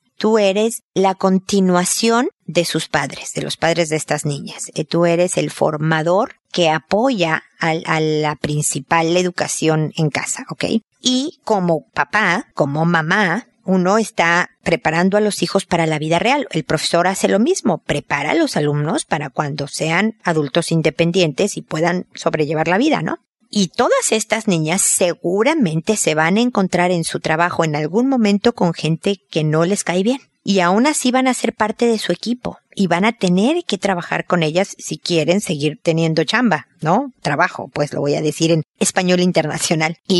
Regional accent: Mexico; now in Chile; Y yo vivo en Chile y soy mexicana.

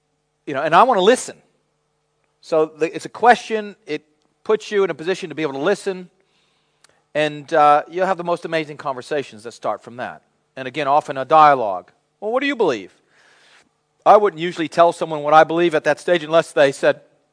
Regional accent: United States; I'm pretty optimistic. I'm an American. I see the glass half full.

